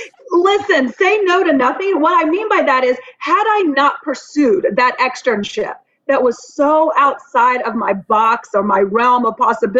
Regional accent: Atlanta, Georgia, United States; I am from Atlanta. I live here in Atlanta currently.

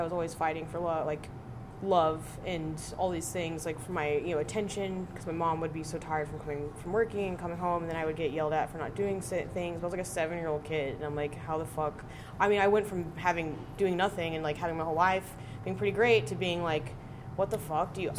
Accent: Galveston, Texas, United States; I'm from Galveston, Texas.

